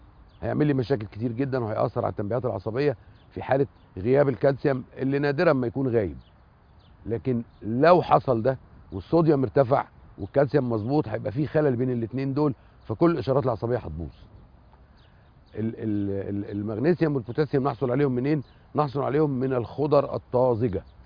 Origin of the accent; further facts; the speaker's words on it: Egypt; وإحنا عندنا في مصر ملح صخري بيجي من سيوة وبيجي من جبال سيناء.